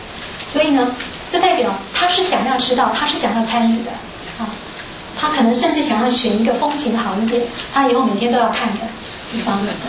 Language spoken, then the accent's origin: Chinese; China; 我们说我们中国人不提到这个四跟十这两个字啊